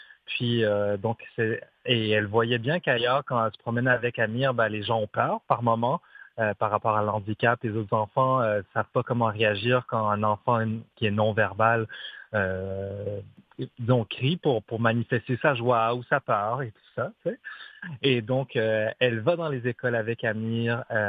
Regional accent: Moncton, New Brunswick, Canada; Ben, moi, j'habite Moncton, je viens de Moncton et tout ça.

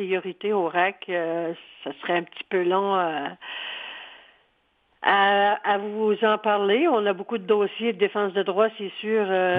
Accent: Quebec, Canada; accent: Gaspésie; now in Bas-Saint-Laurent, Canada; Oui, j'habite le Bas-Saint-Laurent. Je suis native de la Gaspésie, mais je demeure maintenant dans le Bas-Saint-Laurent.

